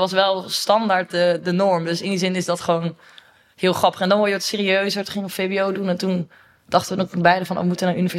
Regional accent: North Brabant, Netherlands; En wij zijn allebei opgegroeid in Brabant en love Brabant.

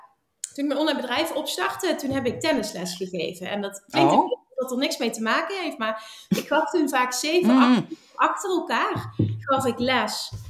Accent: Limburg, Netherlands; Ik kom uit Limburg.

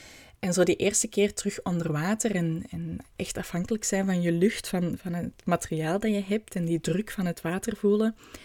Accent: Belgium; de ervaring die wij als Belgen ook wel willen.

